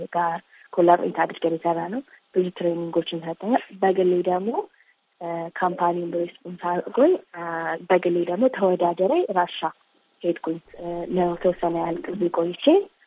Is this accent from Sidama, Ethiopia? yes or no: no; Addis Ababa, Ethiopia; እኔ አዲስ አበባ ነው ተወልጄ ያደኩት።